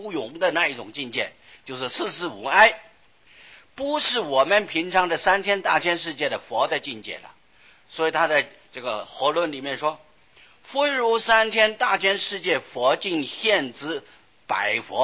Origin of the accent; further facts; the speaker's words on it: China; 说印度当时的说一呀、跟我们中国人的说法不一样。